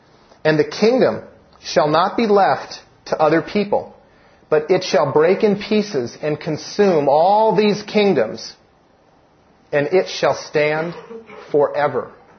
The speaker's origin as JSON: {"language": "English", "country": "United States", "said": "I'm an American. I'm a patriot. I love this country."}